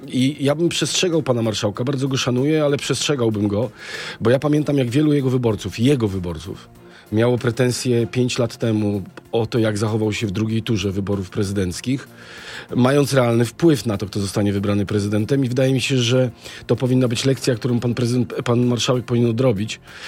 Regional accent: Szczecin, West Pomeranian Voivodeship, Poland; Ja pochodzę ze Szczecina

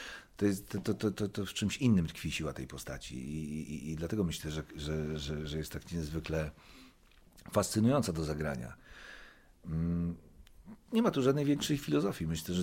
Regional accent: Silesian Voivodeship, Poland; 79 rocznik, obaj jesteśmy, obaj pochodzimy z Górnego Śląska.

